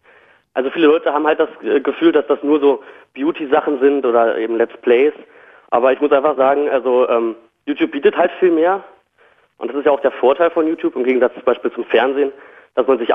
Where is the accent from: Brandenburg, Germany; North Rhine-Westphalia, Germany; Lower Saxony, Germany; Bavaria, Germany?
Brandenburg, Germany; Fürstenwalde; Aus Fürstenwalde.